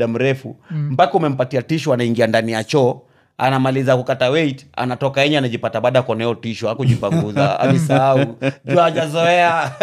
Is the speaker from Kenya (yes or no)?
yes; Kenya; mimi ni Mkenya mwenzenyu tu.